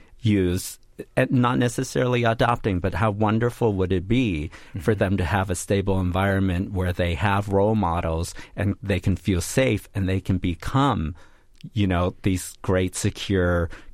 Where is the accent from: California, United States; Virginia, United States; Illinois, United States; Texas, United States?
California, United States; San Francisco; growing up in San Francisco in a very stable environment, it was a tough time for me.